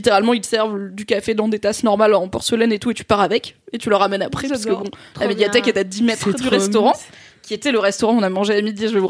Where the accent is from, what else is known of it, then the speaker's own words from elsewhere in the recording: Provence-Alpes-Côte d'Azur, France; j'aime bien les petites villes, notamment du sud-est, puisque c'est là où j'ai grandi.